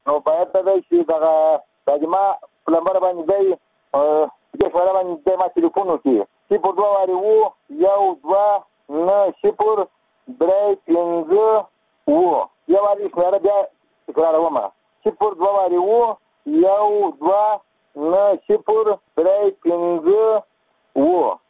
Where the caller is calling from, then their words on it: Kandahar, Afghanistan; زه د کندهار په ولایت یم.